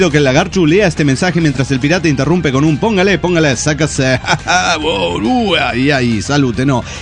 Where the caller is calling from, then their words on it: Tuxtla Gutiérrez, Chiapas, Mexico; de Tuzla Gutiérrez, Chiapas, México.